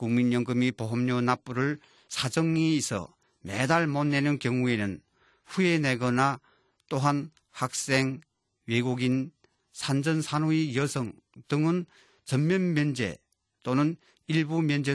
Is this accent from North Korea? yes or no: yes; North Korea; now in Japan; 북조선에서 강제적으로 시키는 일에 익숙된 저는 일본 회사에서